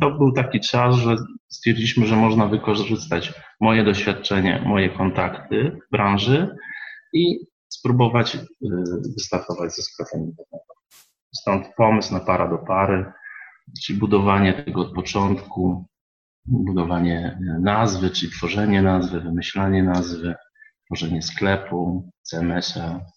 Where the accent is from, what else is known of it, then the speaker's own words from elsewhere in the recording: Sulejówek, Masovian Voivodeship, Poland; now in Mińsk Mazowiecki, Poland; Skąd jestem? Jestem z Szulejówka, spod Warszawy, obecnie mieszkam w Misku Mazowieckim.